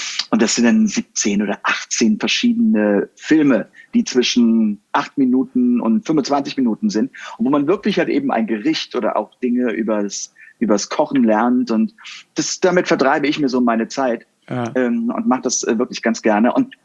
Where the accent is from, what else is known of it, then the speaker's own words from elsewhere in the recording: Rhineland, Germany; ich komme dann aus dem Rheinland